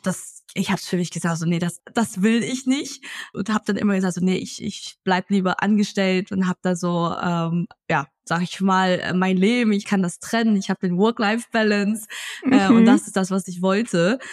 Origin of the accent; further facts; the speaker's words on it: Hanoi, Vietnam; now in Germany; Aber weil ich in Vietnam aufgewachsen